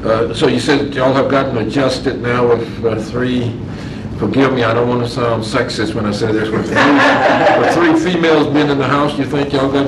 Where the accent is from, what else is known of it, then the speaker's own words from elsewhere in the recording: Georgia, United States; born there; I'm from Georgia by birth.